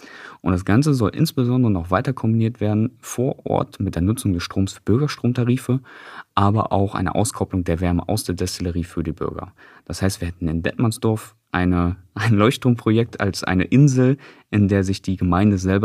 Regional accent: Mecklenburg-Vorpommern, Germany; Ich bin ja auch hier in MV groß geworden und habe mein Leben hier verbracht.

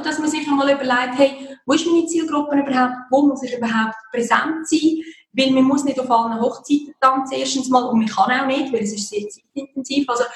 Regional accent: Lucerne, Switzerland; ich komme aus Luzern.

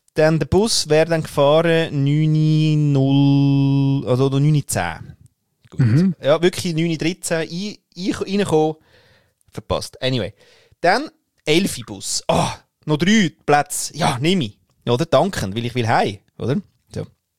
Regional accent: Austria; now in Switzerland; ja, von Österreich bin ich, aber ich lebe in der Schweiz.

